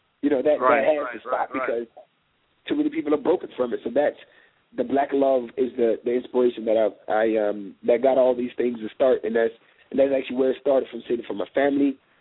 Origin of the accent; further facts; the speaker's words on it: Florida, United States; now in Atlanta, United States; Was it because I was from South Florida and I was so successful?